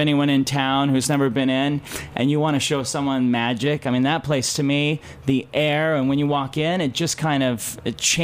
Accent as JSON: {"language": "English", "region": "Idaho", "country": "United States", "tie": "born or raised there", "moved": "as an adult", "lives_now": "San Francisco, United States", "said": "having him visit when I grew up in Idaho to when I first moved to San Francisco when I was 21."}